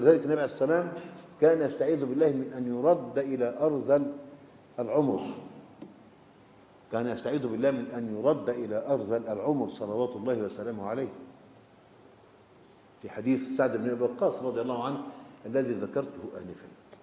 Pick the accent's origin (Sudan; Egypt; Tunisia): Egypt; من عجب عندنا في مصر